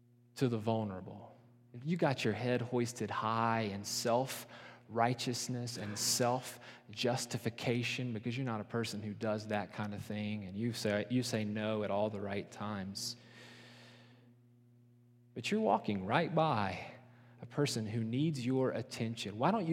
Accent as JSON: {"language": "English", "region": "Appalachia", "country": "United States", "tie": "born or raised there", "said": "Where I grew up in Appalachia, that short list went a little something like this."}